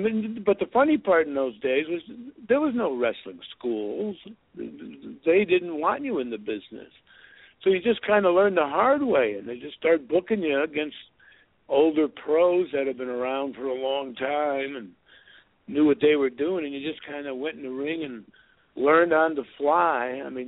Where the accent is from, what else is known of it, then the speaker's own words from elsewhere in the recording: Pittsburgh, Pennsylvania, United States; And I grew up in Pittsburgh watching TV. He became my hero, and I wanted to be a wrestler when I was a kid.